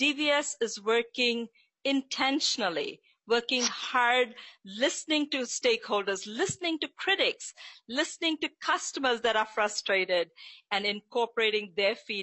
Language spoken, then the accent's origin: English; India; moved away as an adult; now in United States; I am proud to say that I am an immigrant from India. And I have, at this point, lived almost half my life in India and half my life here in the U.S.